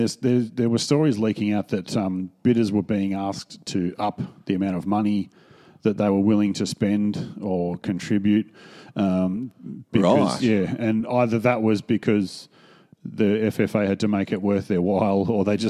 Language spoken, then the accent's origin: English; Canberra, Australian Capital Territory, Australia; born there; I was born in Canberra.